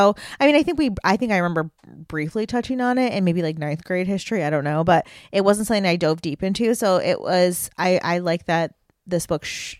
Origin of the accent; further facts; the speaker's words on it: Michigan, United States; accent: Michigan; So we're from the Midwest and I have, I think, a very Michigan accent.